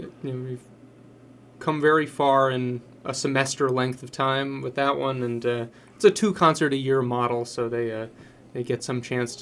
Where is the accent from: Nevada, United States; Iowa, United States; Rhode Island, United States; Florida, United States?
Rhode Island, United States; Cumberland; also born or lived in San Francisco; Yes, I actually grew up in Cumberland.